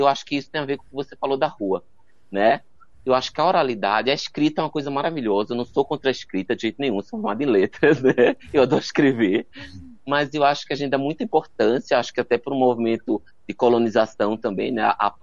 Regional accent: Pernambuco, Brazil; moved away; Antes de vir para cá, eu saí de Pernambuco em 2000, mas antes eu trabalhava com comunidades da periferia, e comunidades, eu era da periferia

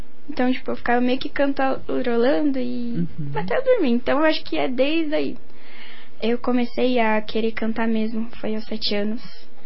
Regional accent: Curitiba, Paraná, Brazil; Então, eu sou de Curitiba, nasci em Curitiba.

